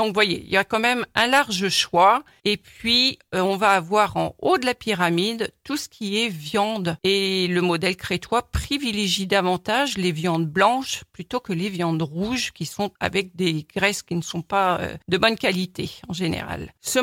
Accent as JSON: {"language": "French", "region": "Normandy", "country": "France", "said": "Alors moi, je suis normande"}